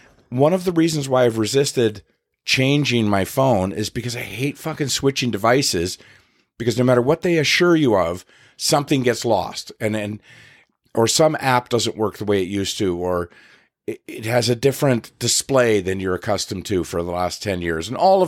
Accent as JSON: {"language": "English", "country": "Canada", "said": "I'm Canadian."}